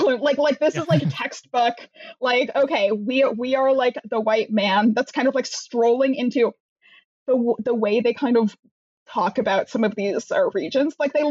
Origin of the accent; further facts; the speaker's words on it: Toronto, Ontario, Canada; Mostly because they tried to start up a smart city in my hometown of Toronto, and then they just got their asses handed to them.